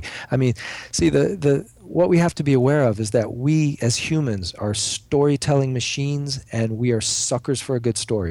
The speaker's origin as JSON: {"language": "English", "region": "Florida", "country": "United States", "tie": "born or raised there", "also_born_or_lived": "Cayman Islands", "moved": "as an adult", "said": "I grew up in South Florida, right there on the, you know, waiting in the shores of the Bermuda Triangle. And I spent 20 years of my adult life in the Caribbean living in the Cayman Islands."}